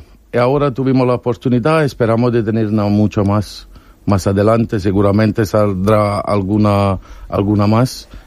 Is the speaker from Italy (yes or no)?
yes; Naples, Campania, Italy; Spanish is a second language; Como lo mismo que yo vengo de Napoli, y hacemos la pizza, una buena pasta